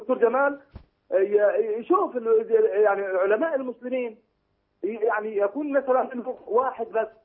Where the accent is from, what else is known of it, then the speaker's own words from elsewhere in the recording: Egypt; انا مواطن مصري.